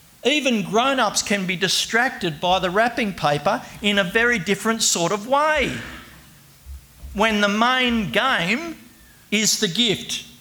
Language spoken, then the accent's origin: English; New South Wales, Australia; This is for, I come from Western Sydney originally.